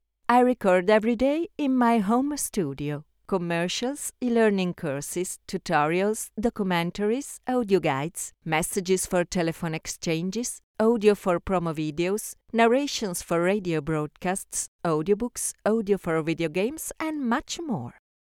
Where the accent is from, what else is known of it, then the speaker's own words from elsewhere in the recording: Bologna, Emilia-Romagna, Italy; English is a second language; now in Milan, Italy; Bologna, my hometown. I've moved to Milan